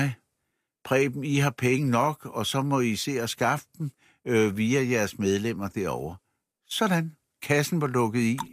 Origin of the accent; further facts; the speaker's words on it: Copenhagen, Capital Region of Denmark, Denmark; now in Jutland, Denmark; Jeg er selv københavner og emigreret.